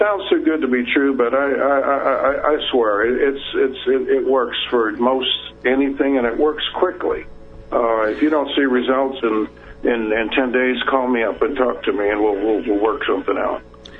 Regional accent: Littleton, Colorado, United States; I said, yeah, he's in my hometown, Littleton, Colorado.

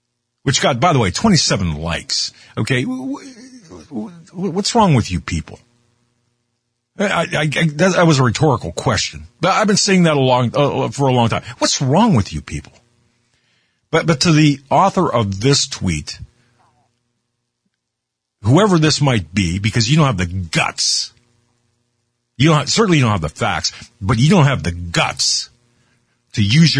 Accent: Pennsylvania, United States; He's from my home state of Pennsylvania.

